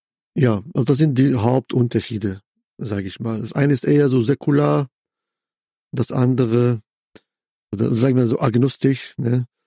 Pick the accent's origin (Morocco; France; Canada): Morocco; Casablanca, Casablanca-Settat; moved away as an adult; now in Germany; geboren in Casablanca, auch in Casablanca aufgewachsen. Dann mit 18, 19 kam ich nach Deutschland, um zu studieren. Ich habe in Leipzig Arabistik, Islamwissenschaft und Politikwissenschaft studiert